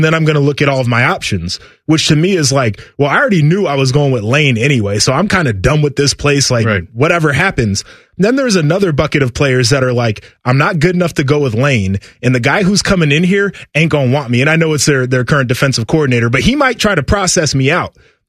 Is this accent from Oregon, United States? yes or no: no; Nashville, Tennessee, United States; born there; I was born in Tennessee.